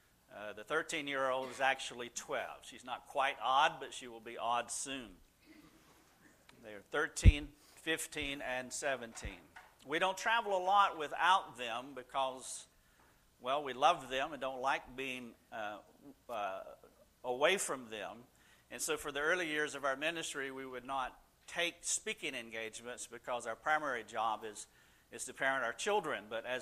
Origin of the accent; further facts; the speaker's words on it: South Carolina, United States; We are from South Carolina. We have lived there virtually all of our lives.